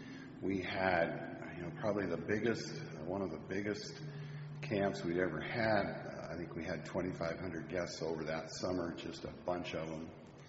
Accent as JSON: {"language": "English", "town": "Leone Meadows", "country": "United States", "said": "I come from Leone Meadows"}